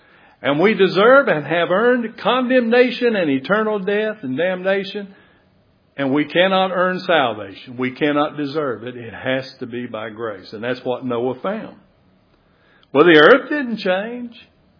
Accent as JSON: {"language": "English", "country": "United States", "tie": "born or raised there", "said": "You know, we were kind of spoiled, I think, you know, growing up in America and in the 50s and 60s and all that."}